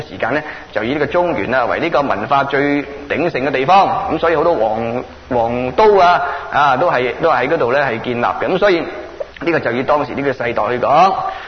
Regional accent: Guangdong, China; 所以我哋廣東人咧都唔好咁牙刷，我哋都係南蠻嘅人。

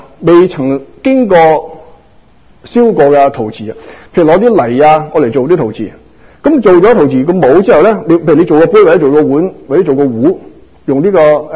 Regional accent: Guangdong, China; 即是我们广东人的俗语讲

